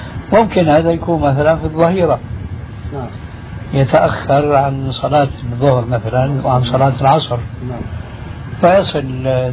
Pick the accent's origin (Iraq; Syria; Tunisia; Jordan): Syria; كما يقولون عندنا في الشام